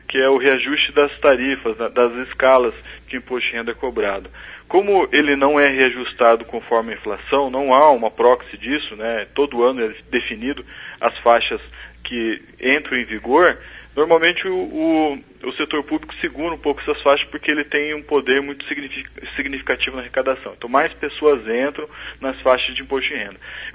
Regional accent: Brazil; quem sofre isso somos nós, brasileiros.

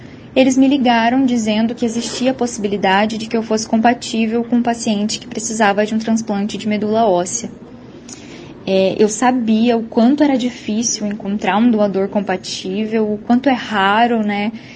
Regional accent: Umuarama, Paraná, Brazil; Hemocentro de Umuarama, que é a minha cidade natal

